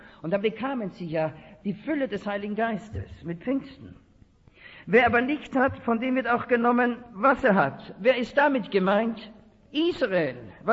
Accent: Austria; ich war dankbar als Österreicher aufgewachsen im katholischen Erziehungssystem.

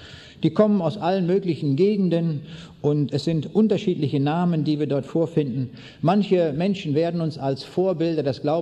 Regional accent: Braunschweig, Lower Saxony, Germany; also born or lived in East Prussia; Ich komme aus Braunschweig, aber geboren bin ich in Ostpreußen 1937.

